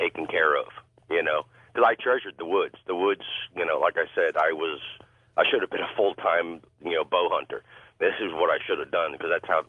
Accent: Howell Township, New Jersey, United States; born there; moved away; I currently live in Florida, but I was born in New Jersey. I lived in Howell Township.

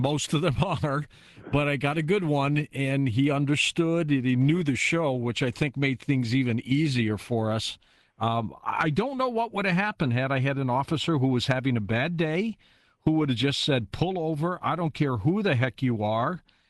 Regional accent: Detroit, Michigan, United States; I'm from Detroit, like you are.

